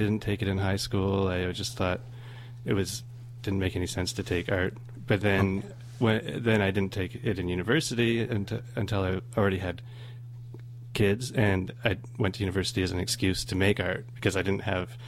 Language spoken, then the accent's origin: English; San Francisco, California, United States; born there; Well, I was born in San Francisco in 1972, and my dad didn't want to be drafted, necessarily.